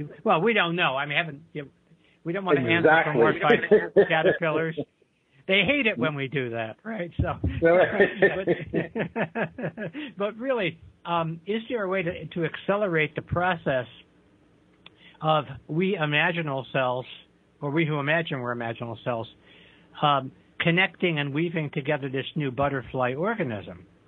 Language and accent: English; New York, United States; I'm from New York. We interrupt people all the time, so I'm used to that.